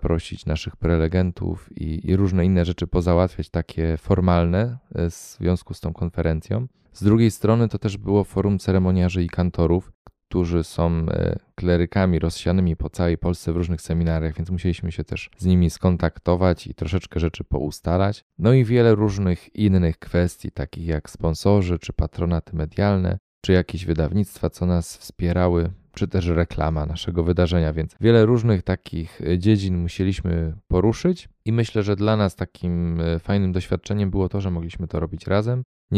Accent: Poznań, Greater Poland Voivodeship, Poland; z archidiecezji poznańskiej, pochodzę z Poznania.

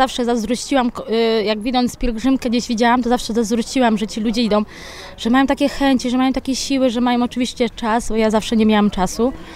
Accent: Turek, Greater Poland Voivodeship, Poland; now in Ostrów Wielkopolski, Poland; bo ja nie jestem tutaj z Ostrowa, jestem z okolic Turku.

